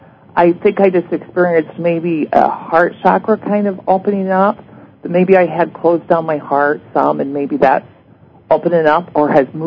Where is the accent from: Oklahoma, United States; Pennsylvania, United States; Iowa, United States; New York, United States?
Iowa, United States; I'm from Iowa.